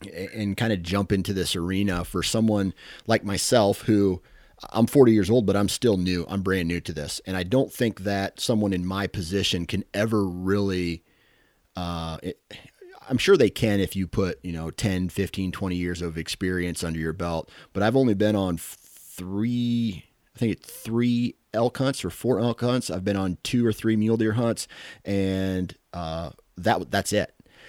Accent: Midwest, United States; because I'm a Midwesterner. I'm a flatlander, as you guys probably would call us.

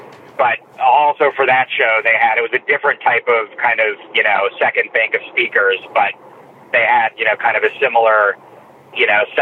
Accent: Boston, Massachusetts, United States; Yeah, I mean, I'm from the Boston area. I've been to Fenway probably hundreds of times

